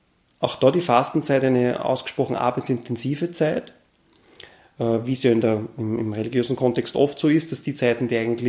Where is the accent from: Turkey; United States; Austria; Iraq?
Austria; Gmünd, Lower Austria; Also die Kindheit da im nördlichen Waldviertel, noch vor dem Mauerfall, bin 79 geboren und in Gmünd aufgewachsen, und da war ja die Welt aus eigentlich.